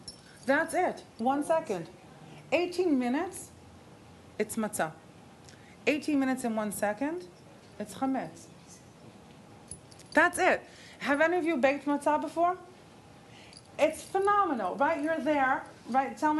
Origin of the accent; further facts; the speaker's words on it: Israel; since growing up in Israel, but speaking English at home all the years with my family, I think bilingual